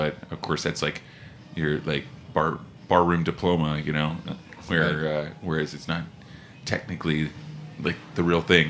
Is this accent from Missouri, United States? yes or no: no; Oklahoma, United States; I'm from Oklahoma. They're all like chili cheese dogs with like grilled onions and shit like that.